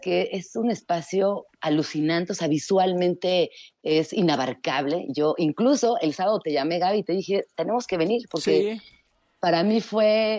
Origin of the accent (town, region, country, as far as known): Mexico